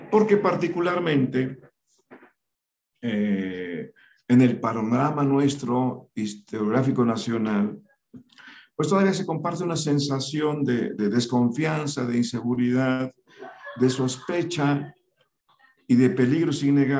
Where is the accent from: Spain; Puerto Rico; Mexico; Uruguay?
Mexico; temas fundamentales que eran parte de nuestra formación como mexicanos.